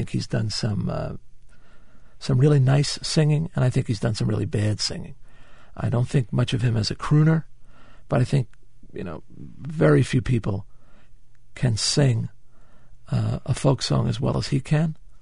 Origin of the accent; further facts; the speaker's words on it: New York City, New York, United States; one of the great things about being a New Yorker is that, you know, he was one of us